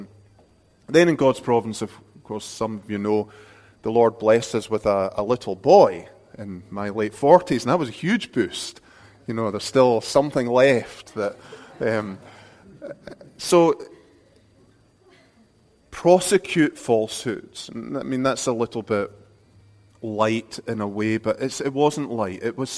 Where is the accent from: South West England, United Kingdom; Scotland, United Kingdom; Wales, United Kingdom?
Scotland, United Kingdom; At least as a Scot, okay? I may be skinny as American, but I'm not as a Scot.